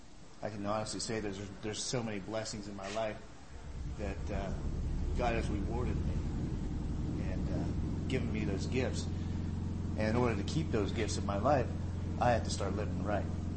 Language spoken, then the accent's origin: English; Indiana, United States